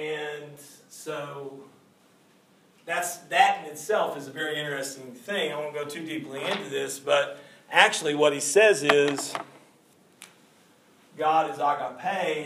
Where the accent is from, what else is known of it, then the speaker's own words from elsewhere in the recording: Waxahachie, Texas, United States; when I was growing up in Waxahachie, Texas